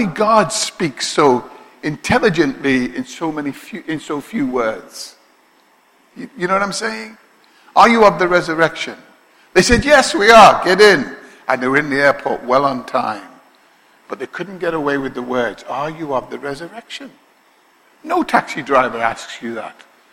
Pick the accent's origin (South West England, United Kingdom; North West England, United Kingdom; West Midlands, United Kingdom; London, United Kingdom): North West England, United Kingdom; Liverpool; said, "We all know where you're from, don't we?" I said, "What's that?" "Liverpool." And started to mock my accent.